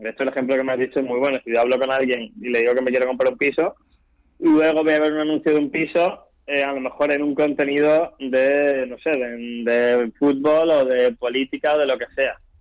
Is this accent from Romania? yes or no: no; Málaga, Andalusia, Spain; now in Madrid, Spain; pues yo soy de Málaga, me vine a Madrid cuando empecé a trabajar